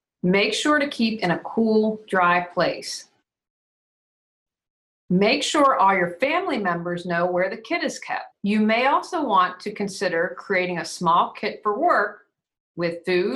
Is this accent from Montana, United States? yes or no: no; Wheeling, West Virginia, United States; And finally, my hometown, Wheeling, West Virginia, and other parts of West Virginia were hit with floods at the end of July.